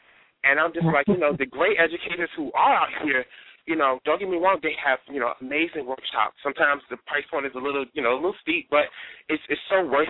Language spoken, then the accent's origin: English; Hampton Roads, Virginia, United States; I grew up in Hampton Roads, Virginia, not too much of a big city, but somewhat kind of suburb country area